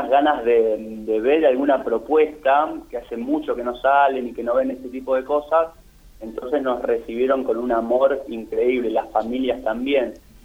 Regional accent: Buenos Aires, Argentina; yo soy de Buenos Aires, zona oeste. Yo vivo en Aedo.

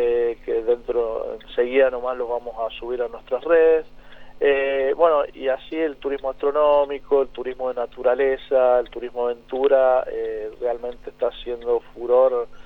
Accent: San Juan, Argentina; hoy los sanjuaninos están optando por esta modalidad, que somos privilegiados los sanjuaninos en esta apertura del turismo interno

